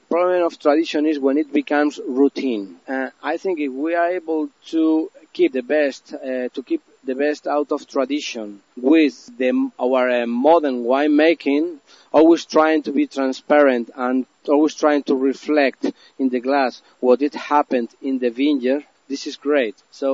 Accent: La Rioja, Spain; English is a second language; They come from Barcelona, but they rely on us. We are from Rioja, the technical team.

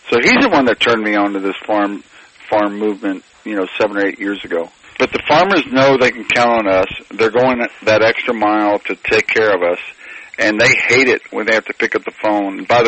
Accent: Texas, United States; But, you know, where I grew up in South Texas, without even knowing it, the food I ate came right from the farm.

